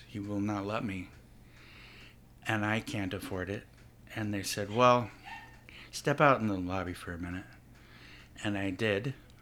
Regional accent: Salt Lake City, Utah, United States; born there; I was born in all places, Salt Lake City, because my grandfather came from Italy to work in the copper mine.

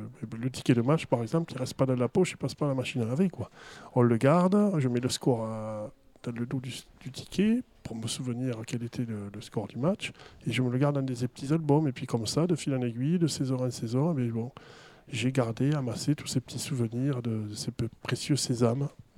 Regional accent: Castelmaurou, Occitanie, France; Alors moi je viens d'une petite commune qui est Castelmoreau, dans la banlieue nord-est de Toulouse.

